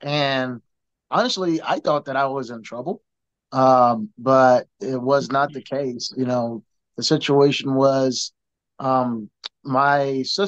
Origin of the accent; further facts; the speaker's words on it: Kansas City, Kansas, United States; I'm born and raised in Kansas City, Kansas. I am the oldest of my siblings. And, I actually grew up my entire life mostly in KCK.